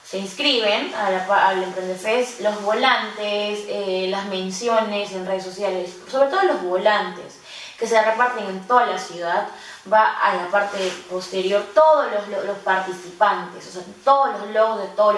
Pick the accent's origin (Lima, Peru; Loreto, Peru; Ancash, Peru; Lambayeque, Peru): Loreto, Peru; Iquitos; yo soy de Iquitos y siempre me ha preocupado el tema de cómo los emprendedores generan los ingresos allá